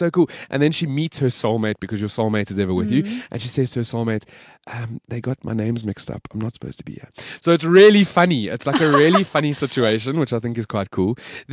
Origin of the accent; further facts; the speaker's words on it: South Africa; I'm proudly South African